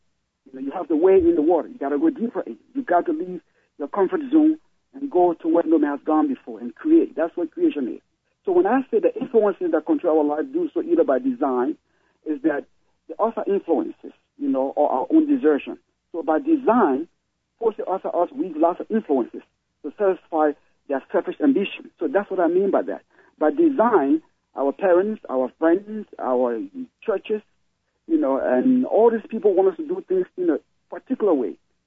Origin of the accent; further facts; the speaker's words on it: Nimba County, Liberia; I'm from Liberia, Nimba County. Liberia has 15 different, 15 tribes, and it's from one of the tribes called Mano. And Mano is from one of the populous counties in Liberia called Nimba County.